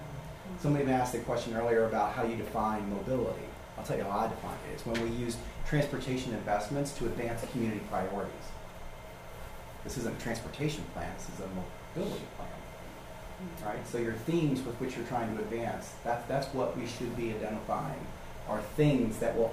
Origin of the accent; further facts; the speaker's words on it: Columbus, Ohio, United States; I mean, I'm from Columbus, right? We're doing work in Columbus.